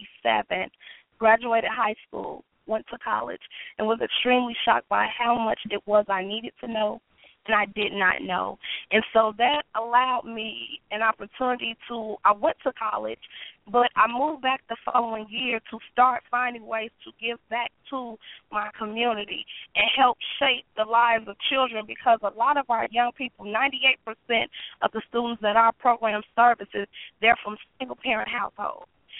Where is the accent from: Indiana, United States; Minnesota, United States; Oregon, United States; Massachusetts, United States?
Indiana, United States; Gary; I was born and raised in Gary, Indiana.